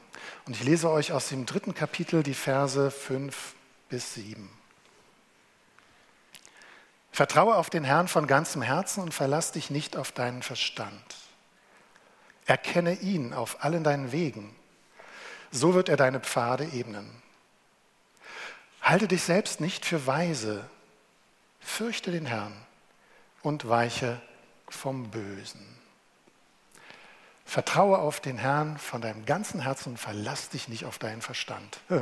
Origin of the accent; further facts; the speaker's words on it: Berlin, Germany; Also ich komme zwar aus Berlin, war, aber ich kann nicht so toll Berlinern wie der Hertha-Fan.